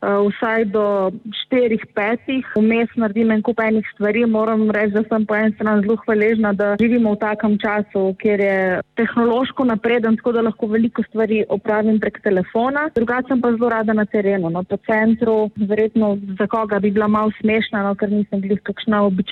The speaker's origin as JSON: {"language": "Slovenian", "town": "Cerknica", "region": "Inner Carniola", "country": "Slovenia", "said": "Jaz sem v bistvu notranka, prej sem bila cerkenčanka, zdaj sem iz Begun pri Cerknici"}